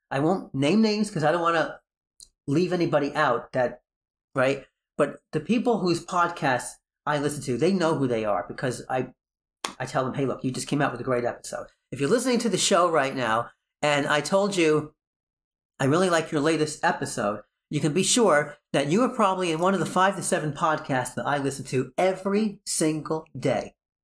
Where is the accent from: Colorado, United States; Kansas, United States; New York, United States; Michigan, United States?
New York, United States; Brooklyn; born there; also born or lived in Long Island; But I was born in Brooklyn. Ironic, huh?